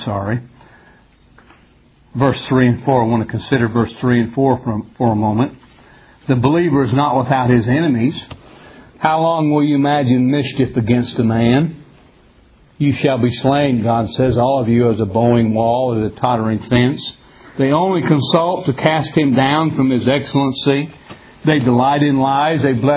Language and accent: English; Salt Lake City, Utah, United States; Some of you know that I grew up in Mormonism, grew up out in the Salt Lake City area of Utah.